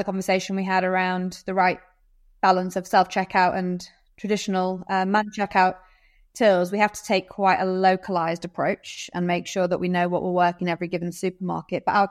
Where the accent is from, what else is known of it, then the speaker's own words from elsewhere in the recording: Yorkshire and the Humber, United Kingdom; I mean, I'm a Yorkshire girl, right?